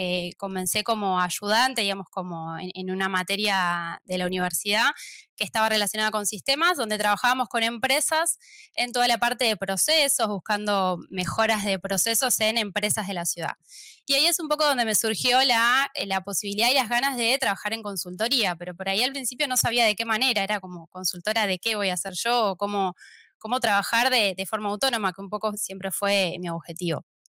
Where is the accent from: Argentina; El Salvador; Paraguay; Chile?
Argentina; accent: Argentine; now in Barcelona, Spain; van a notar por mi acento que soy argentina. Estoy viviendo en Barcelona hace un poco más de 3 años.